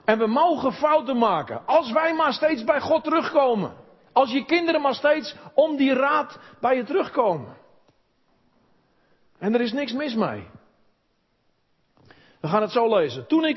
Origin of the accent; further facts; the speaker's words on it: Netherlands; Wij zijn in Nederland vooral opgevoed in zelfstandigheid.